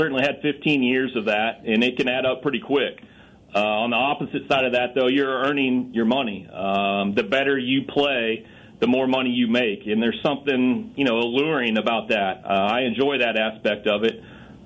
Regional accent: Kansas, United States; So I don't have too much animosity towards Missouri, but I certainly love my home state of Kansas.

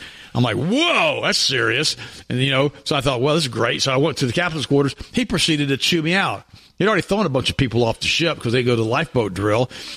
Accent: United States; I'm an American. I can't know but one language, right?

